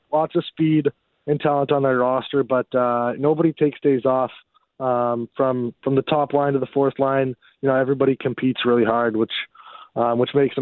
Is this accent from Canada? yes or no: yes; Canada; I feel like just as a Canadian, watching the World Juniors on Boxing Day